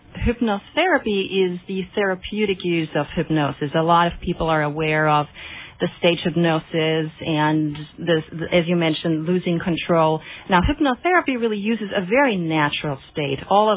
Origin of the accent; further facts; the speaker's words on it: Germany; English is a second language; moved away as an adult; also born or lived in Boulder, United States; now in Santa Cruz, United States; I am actually originally from Germany, and I immigrated from Germany in 1980 to Boulder, Colorado